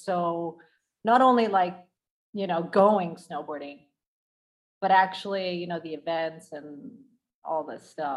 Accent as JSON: {"language": "English", "country": "United States", "tie": "born or raised there", "moved": "yes", "lives_now": "Italy", "said": "I speak English quite fluently because I was raised in the States. Mm-hmm. And then I came back to Italy. My parents are both Italian, and came back to Italy and went to an American school because I didn't speak any Italian."}